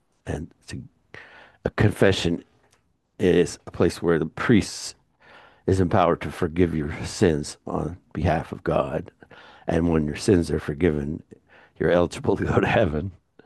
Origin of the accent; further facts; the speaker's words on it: Washington, District of Columbia, United States; Yeah, I grew up on the East Coast.